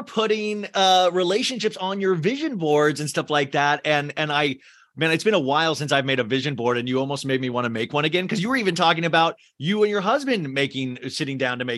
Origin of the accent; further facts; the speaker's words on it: Scottsdale, Arizona, United States; I want to see, my parents live in Gilbert. I grew up in Scottsdale.